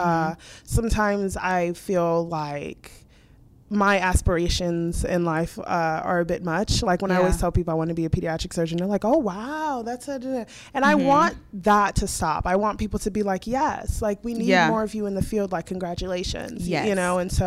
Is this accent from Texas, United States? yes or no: yes; Dallas, Texas, United States; I am from Dallas.